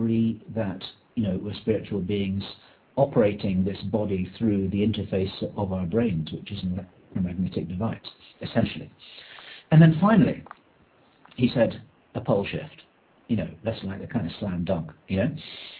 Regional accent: England, United Kingdom; as an Englishman, I couldn't really understand this at first

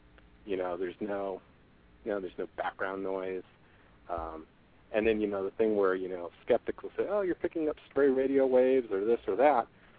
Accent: California, United States; Now, I'm originally from California, and out west, you know, we're kind of like into the Indian Wars and stuff, and not so much Civil War.

